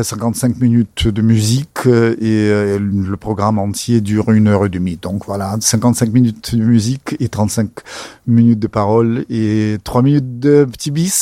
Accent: Russia; accent: Russian; French is a second language; avec mon accent russe, bien évidemment.

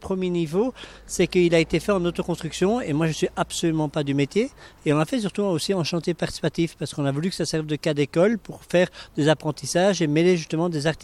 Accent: Belgium; avec mon accent, vous avez reconnu que je viens un peu de Belgique.

